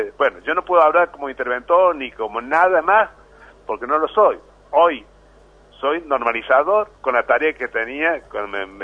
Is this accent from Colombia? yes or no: no; San Luis, Argentina; yo soy puntano, soy de San Luis, quiero a San Luis